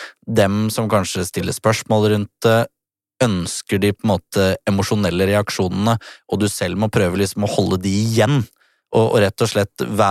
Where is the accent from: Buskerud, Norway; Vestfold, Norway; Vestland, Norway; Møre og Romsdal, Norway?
Buskerud, Norway; Krokstadelva; Altså, jeg er fra Krokstadelva, så vi vet jo å bruke ganske tunge uttrykk som ikke står i ordboka